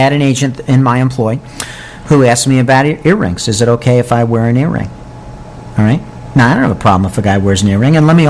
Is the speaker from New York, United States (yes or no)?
yes; Briarcliff Manor, New York, United States; we had a listing in my hometown of Briarcliff Manor.